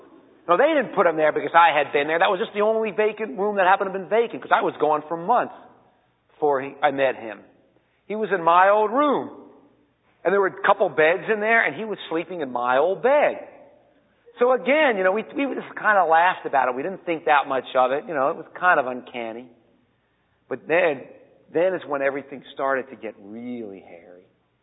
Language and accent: English; Miami Beach, Florida, United States; And I said, well, I come from Miami Beach.